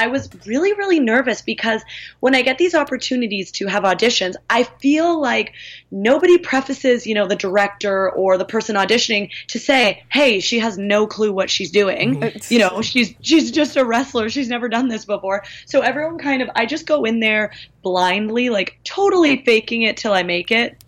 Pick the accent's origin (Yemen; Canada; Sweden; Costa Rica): Canada; Victoria, British Columbia; I'm from Victoria, and really, we only have hockey players.